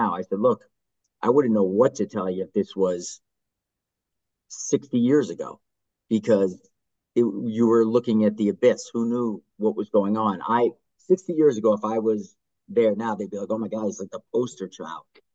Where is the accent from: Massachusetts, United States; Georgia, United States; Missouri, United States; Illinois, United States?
Massachusetts, United States; I'm from Massachusetts